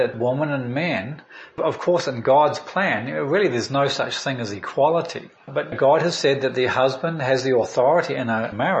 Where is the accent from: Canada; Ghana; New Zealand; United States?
New Zealand; I grew up in New Zealand, and even though I wasn't a Christian